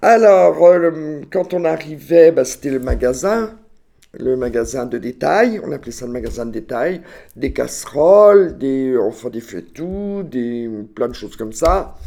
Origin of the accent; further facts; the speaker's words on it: Saint-Pierre-sur-Orthe, Pays de la Loire, France; Je suis né à Saint-Pierre-sur-Orthe, dans la Mayenne, à quelques kilomètres de Batillé. J'ai fait mes études à Évron, suite à Laval.